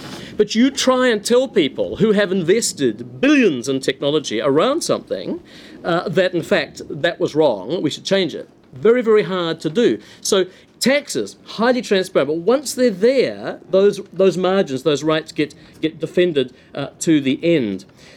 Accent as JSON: {"language": "English", "country": "New Zealand", "said": "I come from New Zealand, and my country has just put in place"}